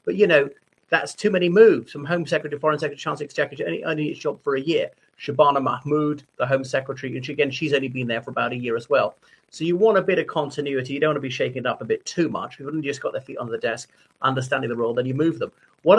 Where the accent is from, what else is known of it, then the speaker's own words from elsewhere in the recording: Ireland; from Ireland.